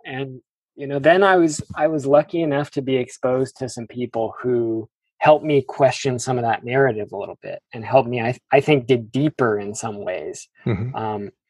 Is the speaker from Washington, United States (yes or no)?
yes; Seattle, Washington, United States; Well, yeah, I'm in my mid-30s, and I grew up in Seattle, Washington, right in the middle of the city.